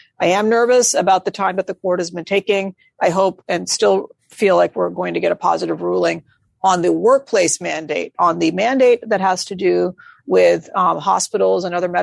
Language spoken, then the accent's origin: English; Georgia, United States; So even in Georgia, which I grew up in the Deep South myself, has a legacy of slavery.